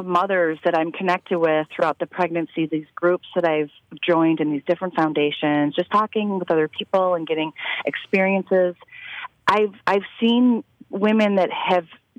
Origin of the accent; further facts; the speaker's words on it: Ireland; And we're Irish, so we grew up going to wakes and funerals and being exposed to death in a very healthy manner.